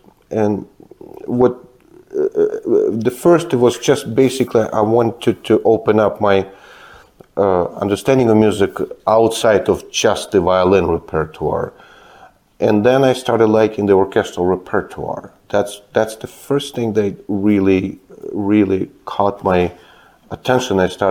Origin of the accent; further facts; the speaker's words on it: Kyiv, Ukraine; also born or lived in Moscow, Russia; now in United States; I was born in Kyiv, Ukraine. I grew up in Ukraine and Moscow, Russia. That's when I received my early education. And then 1989, me and my family moved to United States.